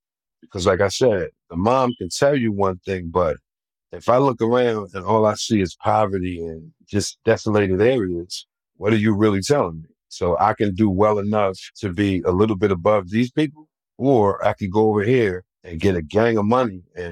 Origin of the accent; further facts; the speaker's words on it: New Jersey, United States; We're from Jersey, which is stolen car capital.